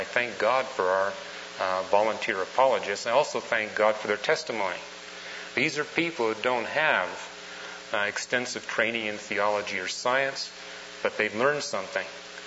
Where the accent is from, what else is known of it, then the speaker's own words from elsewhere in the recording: Canada; now in United States; I'm from Canada.